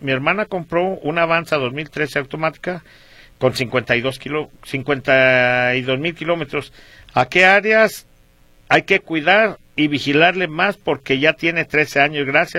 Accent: Zacatecas, Mexico; Yo soy de Zacatecas, ¿sí sabías?

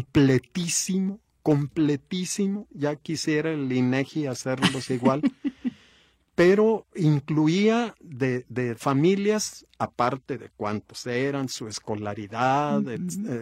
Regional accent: Guadalajara, Jalisco, Mexico; born there; Sí, aquí nacimos los dos últimos, en Guadalajara, sí.

